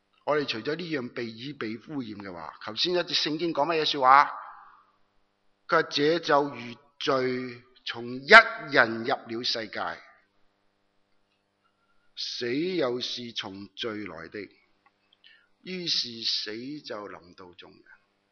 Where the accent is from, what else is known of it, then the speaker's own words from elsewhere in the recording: Hong Kong; 佢系我哋香港人